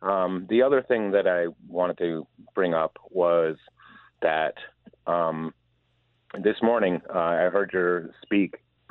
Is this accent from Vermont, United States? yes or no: yes; Vermont, United States; I was raised in Vermont, and in Vermont, you have to get an NRA certificate in order to become a hunter.